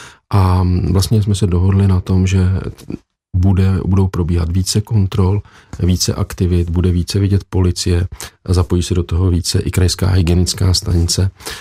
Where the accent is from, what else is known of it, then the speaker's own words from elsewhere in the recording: Plzeň, Plzeň Region, Czechia; já jsem Plzeňák, narodil jsem se, že na Slovanech jako většina z nás